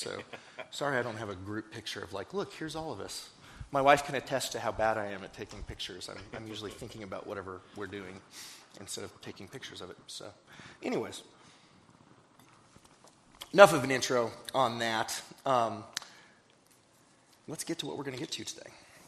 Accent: Colorado, United States; And I'm from Colorado, by the way, so I never thought I almost said go dogs there.

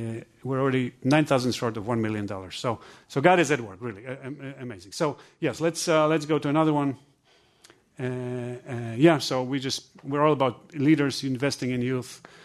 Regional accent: Poland; English is a second language; now in United States; Oh, I'm a person from Poland.

